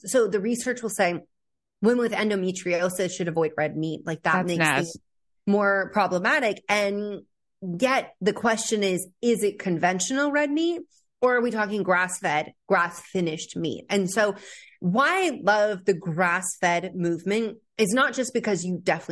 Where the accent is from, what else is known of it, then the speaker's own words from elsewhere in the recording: California, United States; I grew up in California. I'm like, somebody should have like definitely kept me out of the sun more.